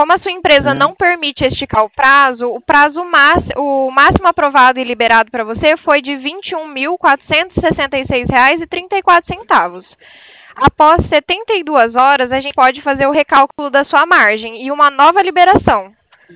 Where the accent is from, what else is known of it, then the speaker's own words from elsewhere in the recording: Presidente Prudente, São Paulo, Brazil; Aqui a gente é de Presidente Prudente